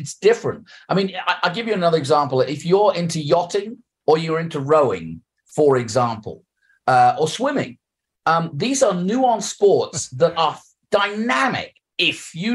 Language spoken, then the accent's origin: English; England, United Kingdom; now in United States; growing up in England, I'll give you a parallel.